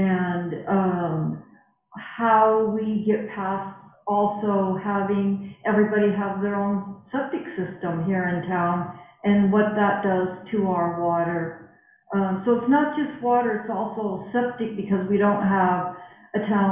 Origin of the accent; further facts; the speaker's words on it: Boulder City, Nevada, United States; and I'm originally from Boulder City, Nevada, which is right outside of Vegas.